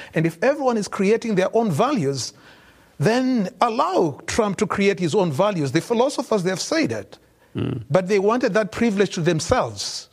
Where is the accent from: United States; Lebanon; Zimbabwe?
Zimbabwe; also born or lived in Canada; I'm from Zimbabwe and I'm from Canada.